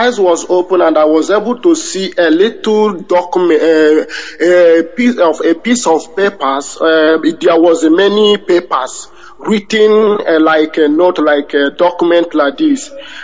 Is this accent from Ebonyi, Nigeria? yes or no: yes; Ebonyi, Nigeria; now in Germany